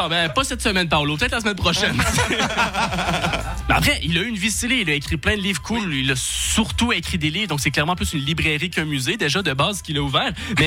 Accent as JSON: {"language": "French", "country": "Canada", "moved": "yes", "lives_now": "Switzerland", "said": "J'ai fait un choix, je suis venu en Suisse, j'assume, on va me parler de mon accent, on va me parler du Canada."}